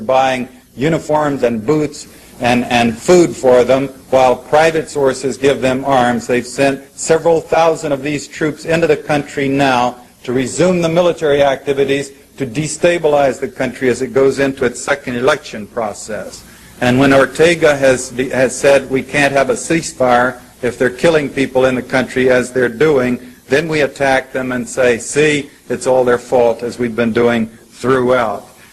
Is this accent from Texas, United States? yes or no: yes; Texas, United States; As a Texan, I can say that.